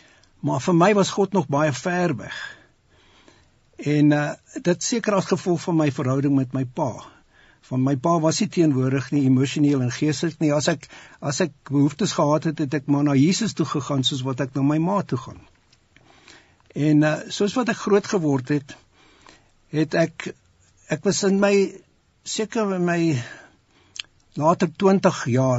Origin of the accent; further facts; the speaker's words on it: England, United Kingdom; Afrikaans is a second language; moved away as an adult; ek is 'n Engelsman, maar ek het Afrikaans gevry. So, ons, my vrou het mekaar hier ontmoet in Suid-Afrika, ons is die afgelope 20 jaar in Londen.